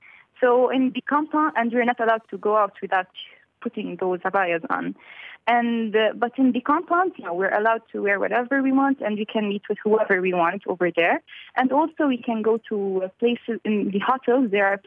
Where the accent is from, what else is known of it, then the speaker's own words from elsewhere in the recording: Riyadh, Riyadh Province, Saudi Arabia; born there; German is a second language; Ich bin 18 Jahre alt. Ich komme aus Syrien und ich wohne hier in Riad, Saudi-Arabien. Ich war hier geboren.